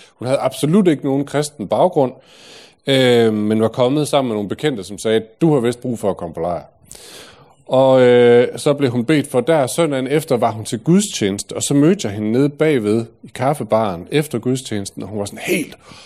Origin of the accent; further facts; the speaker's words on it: Aarhus, Central Denmark Region, Denmark; now in Odense, Denmark; bor i Odense, og det har jeg gjort siden 2012. Jeg er oprindelig fra Aarhus, og der er jeg født og opvokset og taget min uddannelse i teologi for efterhånden mange år siden.